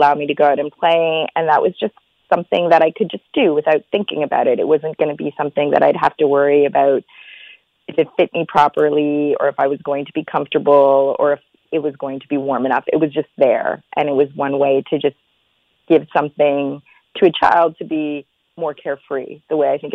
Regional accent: Ottawa, Ontario, Canada; You grow up in Ottawa, there's lots of snow, it's cold, you need a snowsuit.

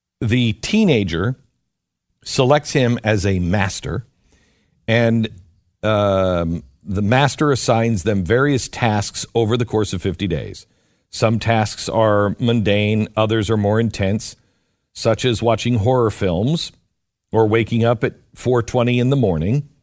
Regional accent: Texas, United States; It says here, and we're from Texas, and I've not heard this.

